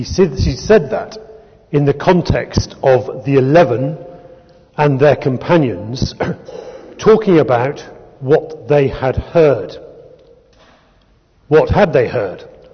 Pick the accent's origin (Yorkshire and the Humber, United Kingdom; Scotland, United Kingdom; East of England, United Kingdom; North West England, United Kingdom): Scotland, United Kingdom; originally I'm from Dumfriesshire." And one said, "Oh, you don't sound as though you come from Dumfriesshire." And so by way of explanation, I said, "Well, I'm something of an Anglo-Scot."